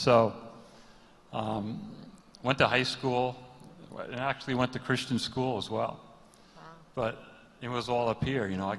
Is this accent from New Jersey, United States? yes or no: yes; New Jersey, United States; Okay, so I grew up in New Jersey. some Jerseyites here.